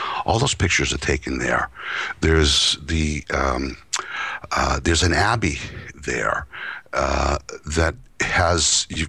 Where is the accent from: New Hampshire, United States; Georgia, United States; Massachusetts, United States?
Massachusetts, United States; Boston; I'm a Bostonian. I grew up in Boston, and and Boston was divided back in the day into little sections.